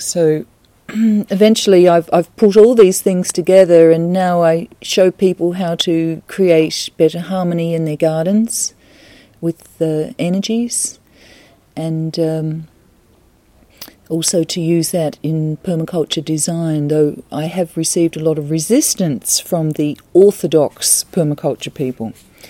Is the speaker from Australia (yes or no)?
yes; Australia; now in Ireland; I come from Australia. I'm also living part of the time in Ireland and I hope to be moving there in 2015.